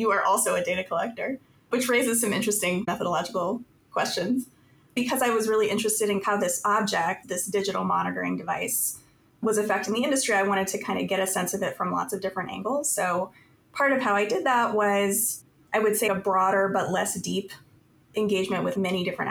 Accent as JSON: {"language": "English", "region": "Indiana", "country": "United States", "said": "I'm from Indiana, which has a lot of truck drivers"}